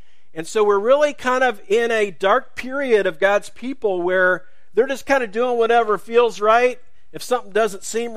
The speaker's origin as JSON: {"language": "English", "town": "Fletcher", "region": "Ohio", "country": "United States", "said": "And I can relate because I'm from Fletcher, Ohio. Has anybody ever been to Fletcher?"}